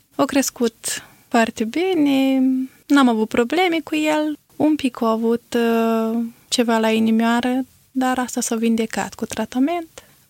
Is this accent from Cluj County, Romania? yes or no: no; Siminicea, Suceava County, Romania; eu sunt din Siminicea, născută în Siminicea. Părinții mei nu sunt pocăiți, ei sunt la oastea Domnului. Sunt ortodoxi, numai eu sunt singura din familie care sunt pocăită.